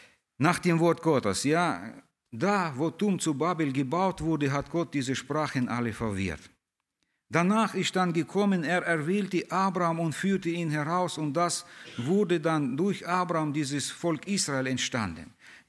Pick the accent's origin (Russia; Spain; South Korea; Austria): Russia; now in Germany; Ja, wir kommen fast alle hier aus Russland. Fast alle, ja. Die Kinder sind viele hier geboren, aber wir Ältere.